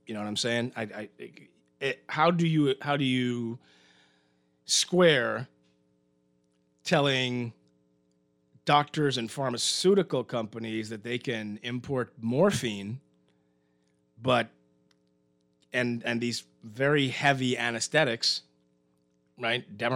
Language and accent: English; Eleuthera, Bahamas; Now, I'm from Eleuther, right? My family is from Eleuther.